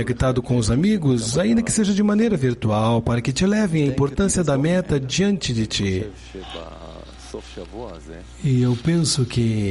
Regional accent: Germany; E eu sou alemão.

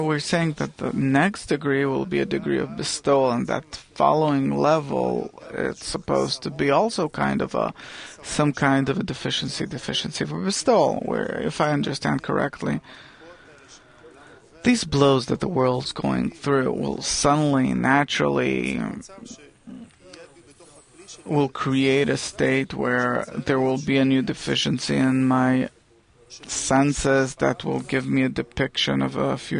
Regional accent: Haifa, Haifa District, Israel; now in Tel Aviv, Israel; I'm from Haifa originally, now in Tel Aviv.

